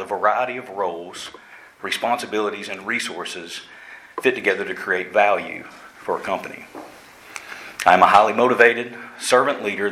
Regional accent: Chattanooga, Tennessee, United States; born there; I was born on February 25th, 1973 at Erlanger Hospital in Chattanooga.

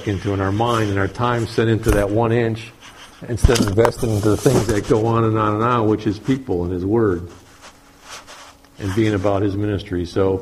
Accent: Georgia, United States; went from here to my home state of Georgia

